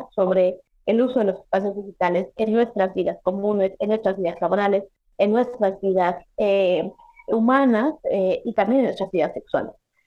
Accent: Mexico; en mi país, en México

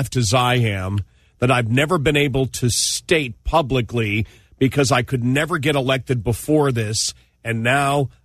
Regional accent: Buffalo, New York, United States; Look, I'm from Western New York, the Buffalo area, and I remember when she ran.

